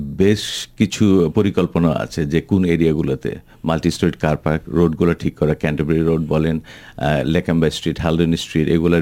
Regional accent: Bangladesh; now in Australia; আমি বলতে পারি আমি বাংলাদেশি অস্ট্রেলিয়ান বা অস্ট্রেলিয়ান বাংলাদেশি, বাট ওরা কিন্তু বলবে ওরা অস্ট্রেলিয়ান।

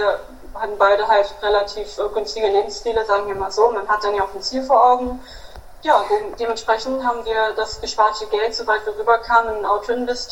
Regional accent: Hanover, Lower Saxony, Germany; wir wohnen in der Stadt, wir kommen aus Hannover in Niedersachsen und mein Bruder und meine Mutter wohnen zusammen in einer Zwei-Zimmer-Wohnung.

